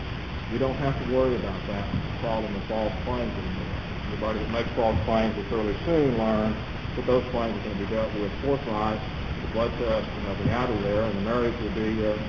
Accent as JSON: {"language": "English", "region": "Texas", "country": "United States", "said": "I'm proud as a Texan that we do have that in Texas."}